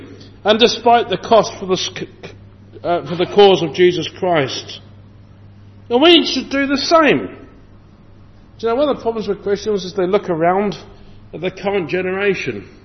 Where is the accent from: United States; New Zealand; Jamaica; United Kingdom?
United Kingdom; England; Now, I'm an Englishman